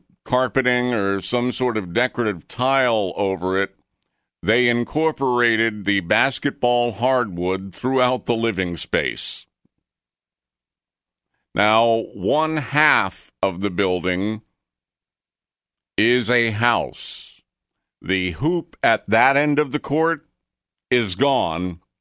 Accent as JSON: {"language": "English", "country": "United States", "said": "me as an American, I will not be imbibing in a Tsingtao."}